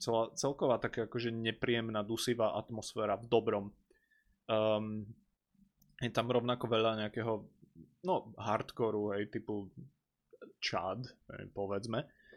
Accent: Žilina, Žilina Region, Slovakia; takže bohužiaľ ja ako Žilinčan tomu zo zákona, z nepísaného zákona nemôžem rozumieť

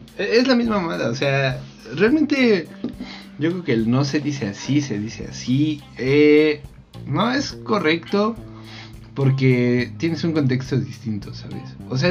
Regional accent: Puebla, Mexico; O sea, igual, todos tenemos un acento, ¿no? O sea, a los poblanos nos bajan de que hablamos cantadito, güey.

